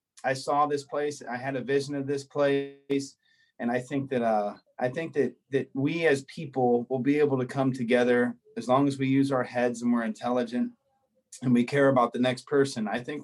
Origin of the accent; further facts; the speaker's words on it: Stow, Ohio, United States; I remember coming here a lot. I grew up in Stowe, but for whatever reason, we used to hang out here at the river.